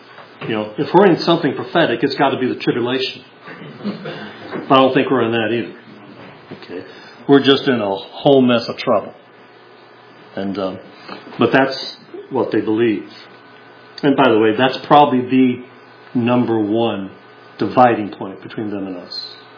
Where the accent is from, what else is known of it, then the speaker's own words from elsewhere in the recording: Philadelphia, Pennsylvania, United States; Now, I come from the Philadelphia area. I live in the Philadelphia area, and I apologize for that.